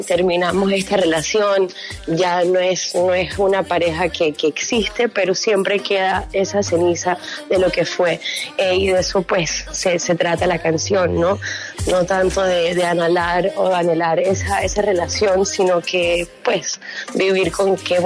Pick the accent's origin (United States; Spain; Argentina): United States; Miami, Florida; Soy muy multicultural en mi identidad, ¿no? Crecí con mi papá, pero crecí acá en Miami, mitad boricua.